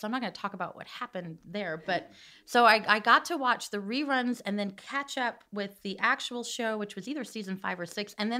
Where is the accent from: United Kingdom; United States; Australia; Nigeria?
United States; New York; Plus, I grew up in New York in the 80s.